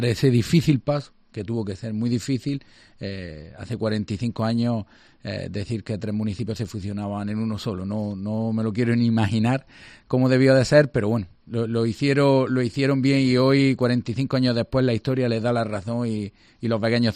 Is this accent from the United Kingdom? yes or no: no; Granada, Andalusia, Spain; Yo, como cualquier granadino más, soy padre de familia